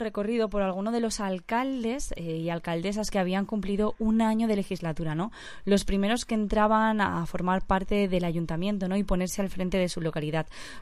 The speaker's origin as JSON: {"language": "Catalan", "town": "Les Alqueries", "region": "Valencian Community", "country": "Spain", "said": "Una de les coses que més ens dona tristor als que som de les Alqueries"}